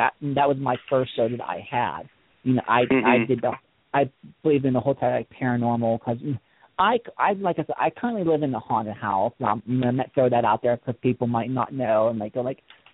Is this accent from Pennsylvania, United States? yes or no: yes; Pennsylvania, United States; accent: Pennsylvania twang; I mean, you know, I really can't really place my accent, but it's that kind of, you know, Pennsylvania twang kind of accent, or whatever you want to call it.